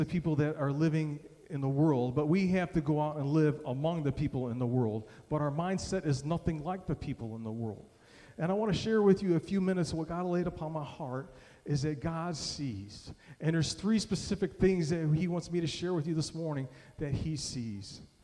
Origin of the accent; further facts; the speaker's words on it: Midwest, United States; I'm from the Midwest. We don't see that kind of stuff.